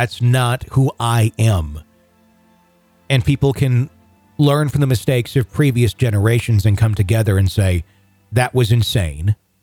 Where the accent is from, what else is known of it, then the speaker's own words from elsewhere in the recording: India; probably came from India, where I come from